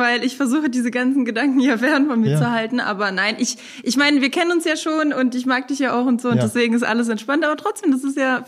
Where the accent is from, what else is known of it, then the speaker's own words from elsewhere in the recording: Bonn, North Rhine-Westphalia, Germany; born there; meine Freundinnen aus Bonn, also ich bin ja gebürtig aus Bonn